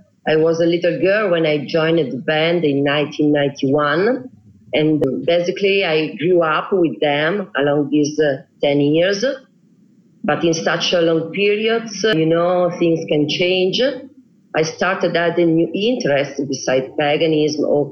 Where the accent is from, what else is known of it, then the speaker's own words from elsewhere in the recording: Italy; born there; English is a second language; I met myself somewhere. Yeah, I was born in Italy, of course. Yeah, we're all Italian.